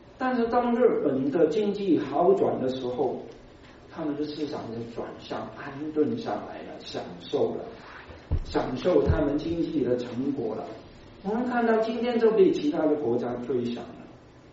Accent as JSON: {"language": "Chinese", "country": "China", "said": "我们中国人就知道了"}